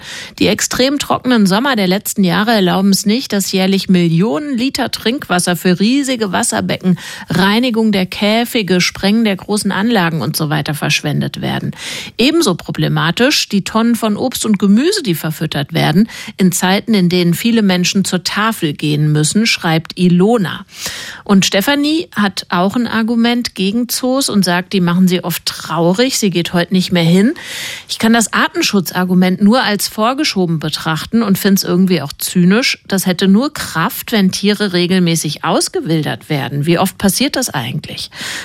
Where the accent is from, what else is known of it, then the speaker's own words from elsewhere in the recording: Hanover, Lower Saxony, Germany; Ich komme aus Hannover